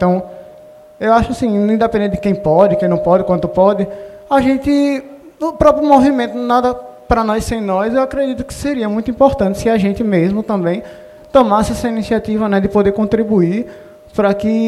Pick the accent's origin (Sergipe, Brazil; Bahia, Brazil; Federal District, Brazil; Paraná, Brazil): Sergipe, Brazil; Aracaju; sou daqui de Aracaju.